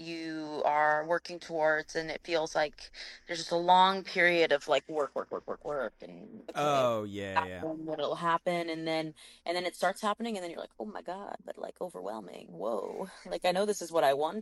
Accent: Dallas, Texas, United States; now in Los Angeles, United States; I'm originally from Dallas, Texas. I grew up in Texas. Yeah. Different vibes.

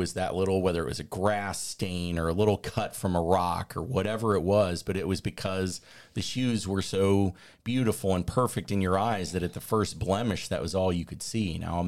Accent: Chicago, Illinois, United States; I grew up in Chicago in the 90s, so Michael Jordan was everything.

